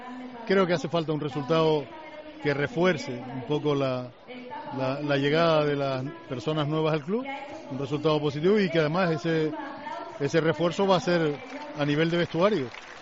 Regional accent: Canary Islands, Spain; los que somos de Tenerife y los que venimos al estadio todos los domingos

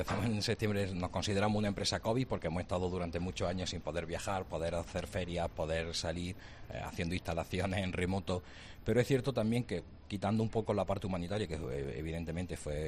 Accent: Jaén, Andalusia, Spain; en el territorio donde estamos, que hemos nacido, yo concretamente soy de Jaén Capital

